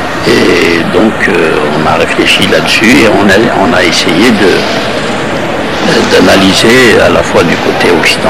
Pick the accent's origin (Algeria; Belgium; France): Algeria; nous connaissons le terrorisme personnellement en tant qu'Algérien.